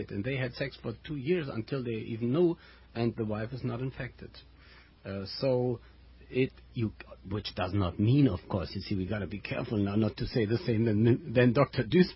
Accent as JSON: {"language": "English", "country": "Germany", "second_language": "English", "said": "I'm from Germany. I have always difficulty with the English."}